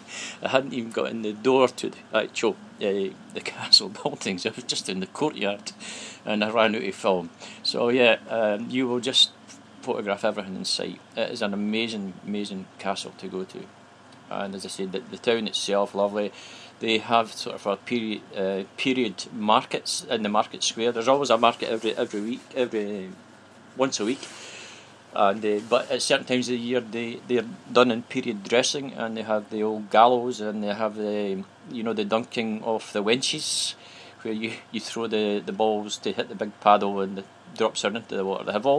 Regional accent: Scotland, United Kingdom; as I said, being Scottish, we've done many a holiday up north

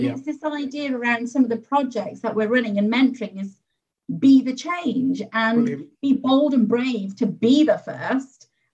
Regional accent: Wrexham, Wales, United Kingdom; also born or lived in Huddersfield; So my parents are of Pakistani origin. I was born in Huddersfield in West Yorkshire at the age of two. I was when we moved to North Wales in Wrexham. So that's where I grew up.

